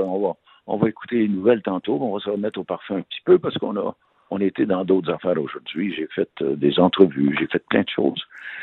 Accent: Montreal, Quebec, Canada; J'ai grandi, moi, à Montréal. Je suis né à Montréal, ouais, dans le quartier Villeray.

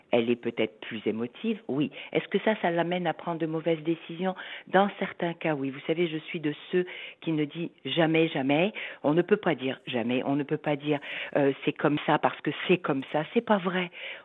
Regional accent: Quebec, Canada; je suis québécois, je suis fière de l'être, je suis fière de vivre ici

